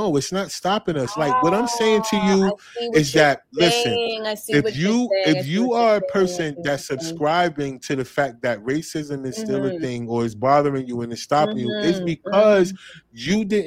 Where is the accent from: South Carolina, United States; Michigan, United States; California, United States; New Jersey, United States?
New Jersey, United States; East Orange; Right, because I grew up in these situations. I'm from East Orange, New Jersey.